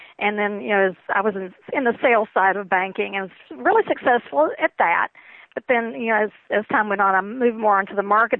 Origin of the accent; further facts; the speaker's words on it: North Carolina, United States; And I come from Southern Appalachia. I grew up in North Carolina.